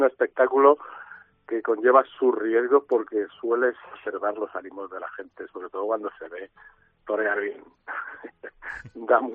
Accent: Madrid, Community of Madrid, Spain; yo soy madrileño y lo llevo muy a gala

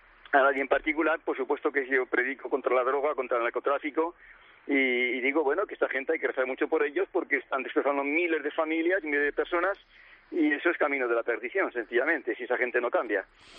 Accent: Zaragoza, Aragon, Spain; born there; yo nací en Zaragoza ya 65 años y hace 36 años que soy sacerdote

